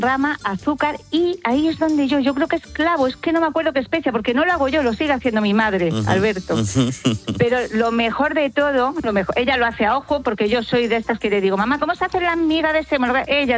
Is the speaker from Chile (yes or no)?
no; Órgiva, Andalusia, Spain; soy de Órgiva, soy de la Alpujarra Granaína, y allí ya sabes, comida de economía de subsistencia antiguamente, ¿no? Una zona pobre, ahora muy turística